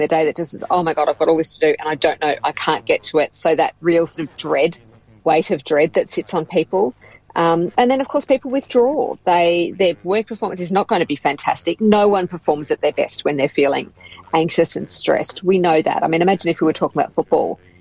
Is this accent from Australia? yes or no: yes; Geelong, Victoria, Australia; I grew up in Victoria, I grew up in Geelong